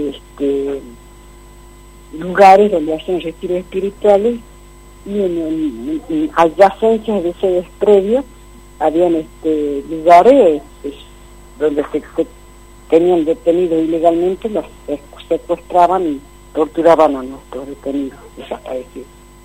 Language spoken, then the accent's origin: Spanish; Jujuy, Argentina; vivimos a Jujuy, pues somos oriundos de Jujuy